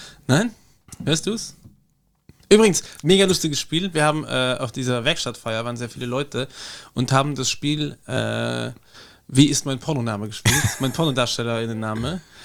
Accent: Luxembourg; Bei uns in Luxemburg gab es jahrelang Thüringer Würstel

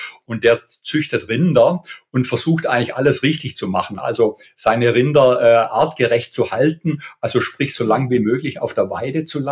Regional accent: Freudenstadt, Baden-Württemberg, Germany; also born or lived in Hamburg; ich bin in Freudenstadt im Nordschwarzwald aufgewachsen, habe bis zum Abitur eben dort gelebt. Mhm. Und ich habe dann ja als Journalist über 20 Jahre in Hamburg gelebt und gearbeitet.

